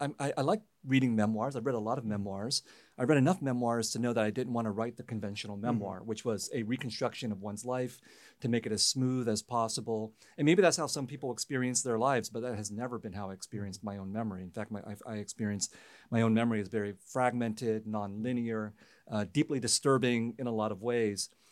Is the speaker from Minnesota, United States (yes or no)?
no; San Jose, California, United States; also born or lived in Vietnam / Harrisburg, Pennsylvania; I was born in Vietnam in 1971 and then came as a refugee in 1975. And we settled initially in Harrisburg, Pennsylvania after our time in a refugee camp. And then we moved to San Jose in 1978.